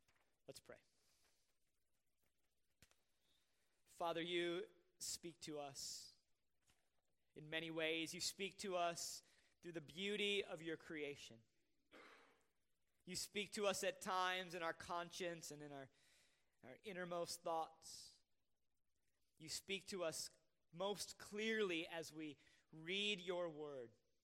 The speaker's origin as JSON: {"language": "English", "region": "Wisconsin", "country": "United States", "tie": "born or raised there", "said": "I grew up in the Bluffs on the Mississippi River, north of La Crosse and Winona and that type of area."}